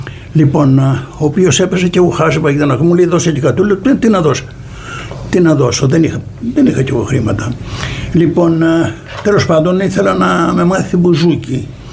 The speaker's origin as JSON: {"language": "Greek", "town": "Kalamata", "region": "Peloponnese", "country": "Greece", "said": "Κατάγομαι από την Καλαμάτα."}